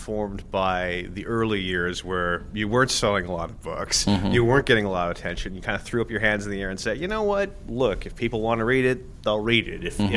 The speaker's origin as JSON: {"language": "English", "town": "Brooklyn", "region": "New York", "country": "United States", "said": "in my case, I'm a guy from Brooklyn, so mm-hmm. I'm totally incriminated here."}